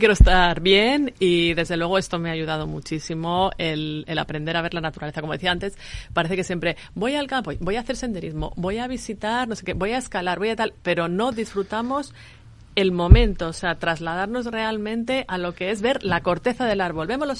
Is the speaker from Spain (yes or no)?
yes; Madrid, Community of Madrid, Spain; una zona que yo descubrí por primera vez, siendo madrileña.